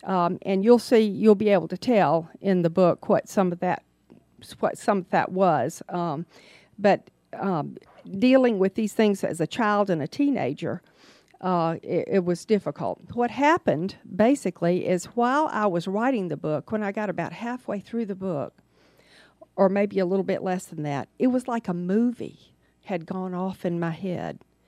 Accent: Atlanta, Georgia, United States; I was born in Atlanta in the late 1940s, really long time ago, at Crawford Long Hospital

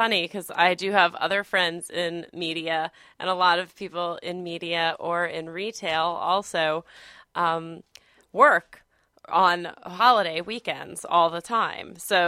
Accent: Northeast, United States; That's because we're from the Northeast.

